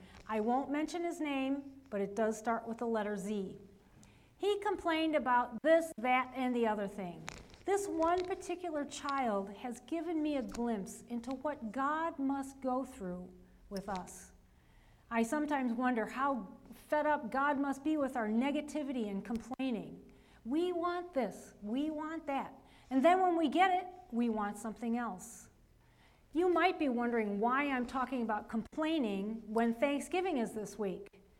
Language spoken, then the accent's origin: English; California, United States; born there; also born or lived in Illinois; Look, I was born in California. I think some of that warm air got into my system and I can't get rid of it.